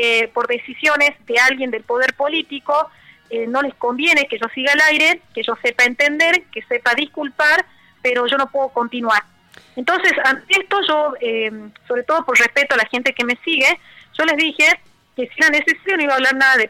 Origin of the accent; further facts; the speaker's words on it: Rosario de Lerma, Salta, Argentina; he vivido acá en mi pueblo, Rosario de Lerma